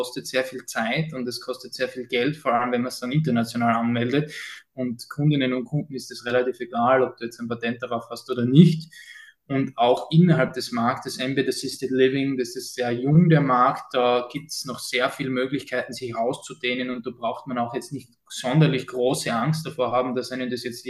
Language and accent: German; Austria; Bei uns in Österreich und in Deutschland ist es ja so, dass Gesundheitsprodukte sehr häufig vom Staat finanziert werden.